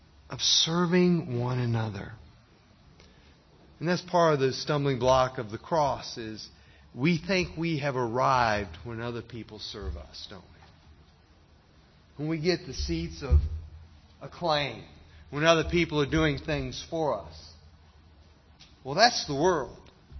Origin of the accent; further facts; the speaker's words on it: Massachusetts, United States; Now, I grew up in Massachusetts. That's where I learned to drive. And so we had a lot of ice, a lot of snow.